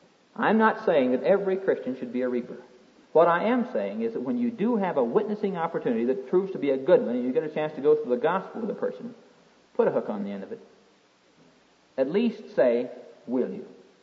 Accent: Iowa, United States; I'm from Iowa. And we had a farmer back there.

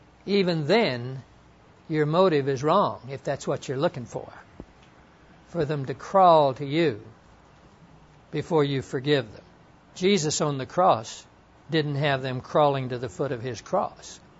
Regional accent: Hollis, Oklahoma, United States; And Carolyn and Jeff, they grew up in my hometown out in Hollis, Oklahoma.

